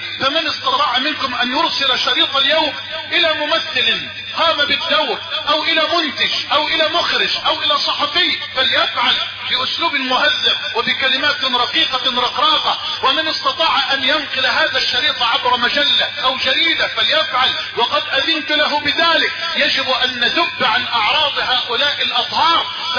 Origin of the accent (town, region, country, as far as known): Egypt